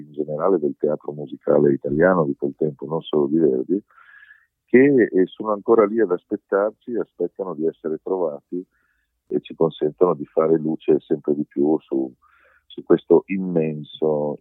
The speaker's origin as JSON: {"language": "Italian", "region": "Veneto", "country": "Italy", "tie": "born or raised there", "said": "mia madre mi accompagnava all'Arena di Verona, perché abitavo da quelle parti, a vedere le opere fin da piccolo."}